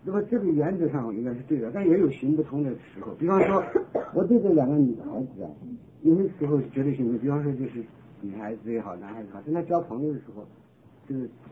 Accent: China; 我们中国人老说是什么人前训子最忌非后训妻

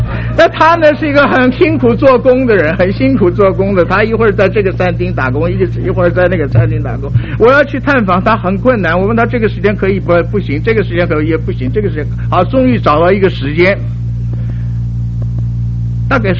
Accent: China; 我说这个还是我们中国人比较会吃啊。

